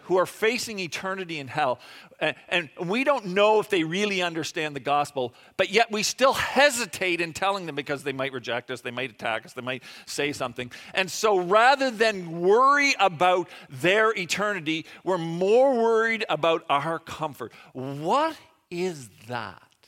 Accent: Charlottetown, Prince Edward Island, Canada; I grew up in Charlottetown, in case you didn't know.

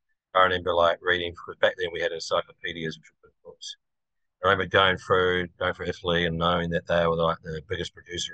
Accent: New Zealand; growing up in New Zealand

